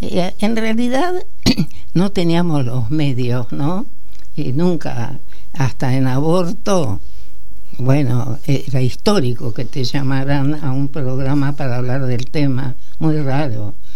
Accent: Tucumán, Argentina; No, nunca. Yo soy tucumana.

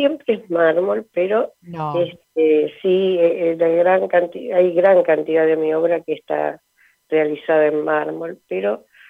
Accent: Buenos Aires, Argentina; Soy una porteña y de Boedo, para colmo, lo cual no es ningún elogio, pero aquí estoy afincada

